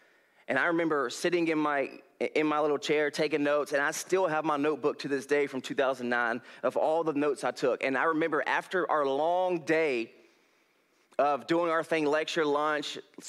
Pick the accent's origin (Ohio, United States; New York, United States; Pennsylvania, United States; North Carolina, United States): North Carolina, United States; now in Pismo Beach, United States; I came from North Carolina to California here in Pismo to do Youth with the Mission.